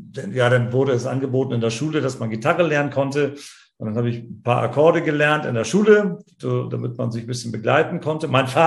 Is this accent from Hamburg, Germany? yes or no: yes; Hamburg, Germany; Ich bin sogar waschechter Hamburger, ja. Ich bin ich bin sogar ein dritter Generation Hamburger.